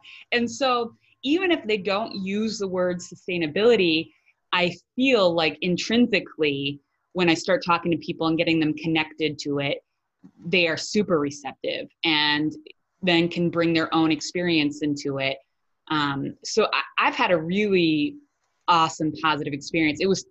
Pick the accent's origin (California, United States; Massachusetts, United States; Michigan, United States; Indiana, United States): Massachusetts, United States; Boston; I'm from Boston originally, and I have extensive history in nonprofit work in the mental health field.